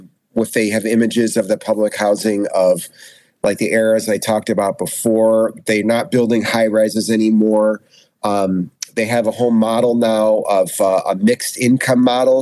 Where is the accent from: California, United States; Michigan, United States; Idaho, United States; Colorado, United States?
Michigan, United States; now in Chicago, United States; Even growing up here, I grew up in Michigan, and coming into the city as a young person